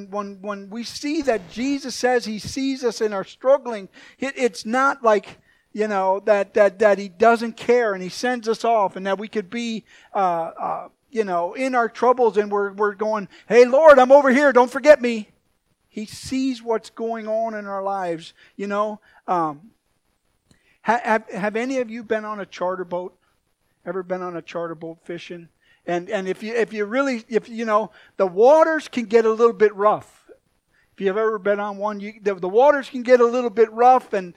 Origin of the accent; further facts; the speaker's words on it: Milwaukee, Wisconsin, United States; You know, I born and raised in Milwaukee. I did some charter fishing in Lake Michigan.